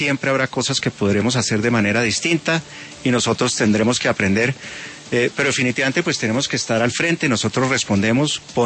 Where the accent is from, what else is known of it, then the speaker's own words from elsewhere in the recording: Colombia; como país, como colombianos